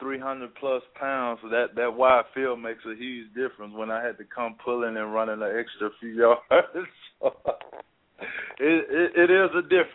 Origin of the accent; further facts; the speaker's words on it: Mississippi, United States; I'm from Mississippi. I love to eat